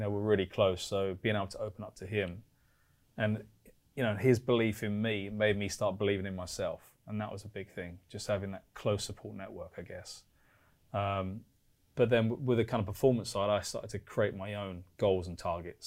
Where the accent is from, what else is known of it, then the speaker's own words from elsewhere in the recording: London, United Kingdom; I grew up in the East End, you know, went to a normal comprehensive school, did an apprenticeship, didn't go to university.